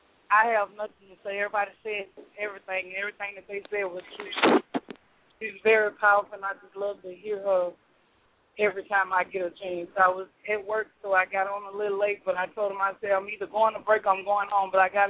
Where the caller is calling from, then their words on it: Kenwood, Louisiana, United States; I'm calling from Kenwood, Louisiana.